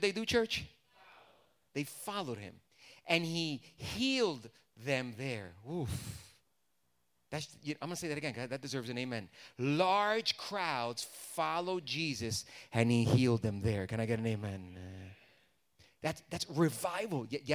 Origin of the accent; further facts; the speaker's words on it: New Jersey, United States; also born or lived in New York; I grew up in New Jersey, New York, so I didn't grow up with Three Kings.